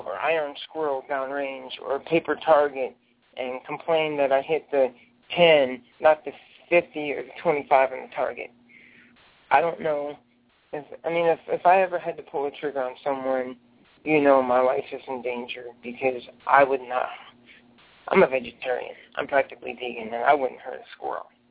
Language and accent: English; Lafayette, Indiana, United States; I'm from Lafayette, Indiana. I'm a visiting my sister in Kalamazoo, Michigan